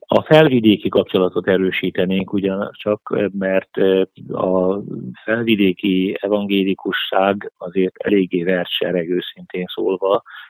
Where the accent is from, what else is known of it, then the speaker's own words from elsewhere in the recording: Miskolc, Borsod-Abaúj-Zemplén, Hungary; Magam is egyébként ott nőttem föl, édesapám Miskolcon volt lelkész